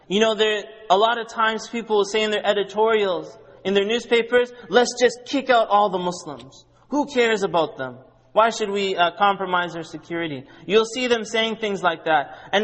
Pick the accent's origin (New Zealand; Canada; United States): Canada; the Prairies; When I was growing up in Canada, on the prairies, there weren't too many halal meat shops